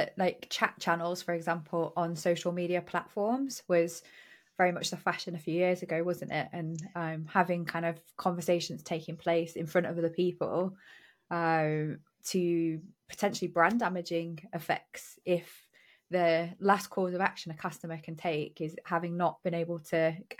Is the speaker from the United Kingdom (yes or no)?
yes; United Kingdom; And again, back to being British and hating to wait around.